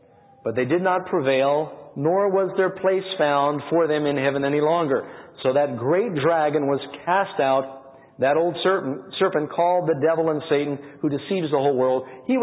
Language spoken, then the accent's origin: English; New York City, New York, United States; You know, I, growing up in New York City, have become jaded.